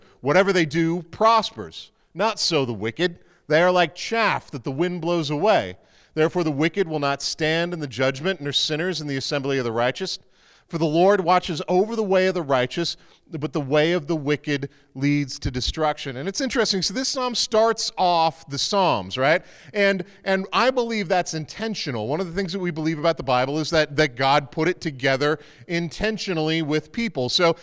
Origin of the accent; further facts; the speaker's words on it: Charlottetown, Prince Edward Island, Canada; I'm originally from Charlottetown, Prince Edward Island